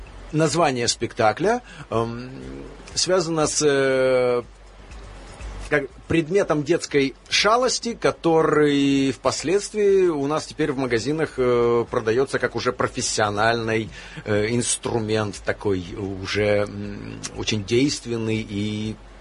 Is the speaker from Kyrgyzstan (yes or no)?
yes; Issyk-Kul Region, Kyrgyzstan; Я родился в горах, в Киргизии, на озере Иссык-Куль. Я пробыл очень много времени в детстве и потом еще в юности.